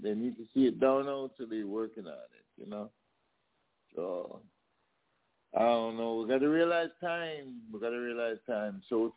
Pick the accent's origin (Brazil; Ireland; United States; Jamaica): Jamaica; I'm from Jamaica, you know, in this land, but back at that land, there's so much going on